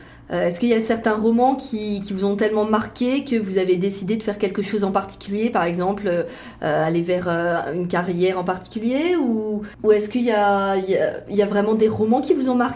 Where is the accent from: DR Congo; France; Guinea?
France; now in Canada; Moi, j'ai grandi, par exemple, en France.